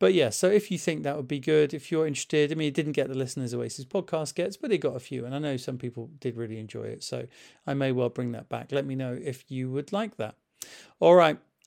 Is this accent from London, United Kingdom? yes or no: no; Northern Ireland, United Kingdom; now in England; As you can tell from my accent, I'm County Tyrone born and bred.